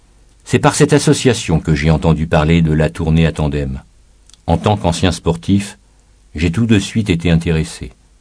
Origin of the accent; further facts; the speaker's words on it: Burkina Faso; Moi, je suis burkinabé et je préfère mourir plutôt que ne pas arriver ce soir.